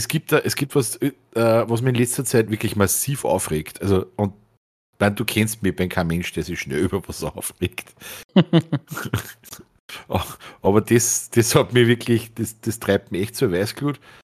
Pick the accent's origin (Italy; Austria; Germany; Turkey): Austria; Reichraming, Upper Austria; Ich komm aus Big City Reichraming.